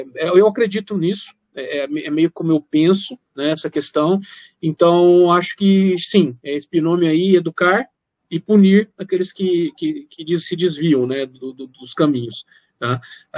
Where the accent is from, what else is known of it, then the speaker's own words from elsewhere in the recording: Brazil; nós que somos brasileiros, a gente sempre tem uma desconfiança, né, seja de órgãos privados ou públicos.